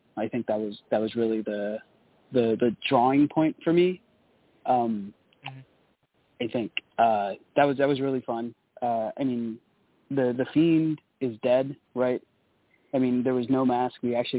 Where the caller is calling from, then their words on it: Los Angeles, California, United States; I'm calling from Los Angeles.